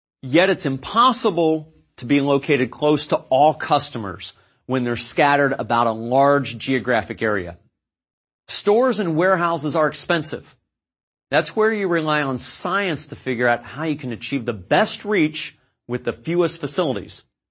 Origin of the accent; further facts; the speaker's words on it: Columbus, Ohio, United States; This helps to explain why my hometown, Columbus, Ohio, is known as a distribution city.